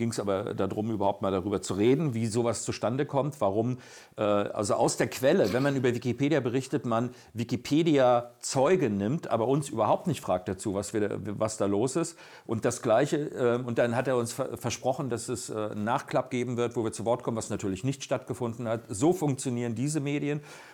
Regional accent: Grand Est, France; als Elsässer, ja.

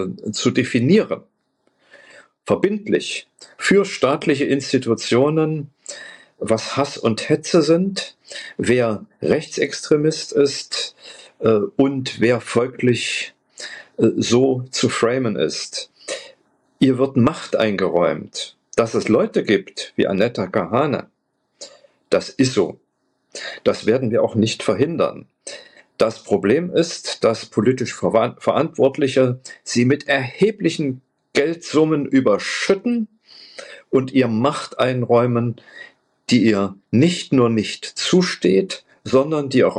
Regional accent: Erfurt, Thuringia, Germany; in Erfurt, meiner Heimatstadt damals

